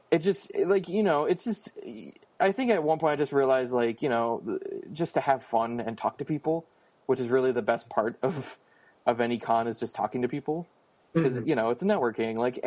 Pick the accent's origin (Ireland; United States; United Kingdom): United States; Ohio; I've been to Akron Comic Con twice, and in my home state of Ohio.